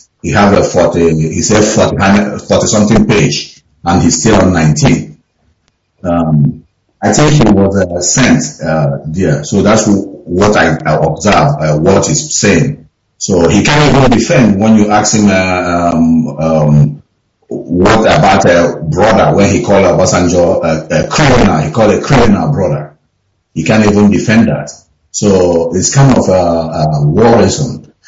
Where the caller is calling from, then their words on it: United States; I'm calling from the United States of America.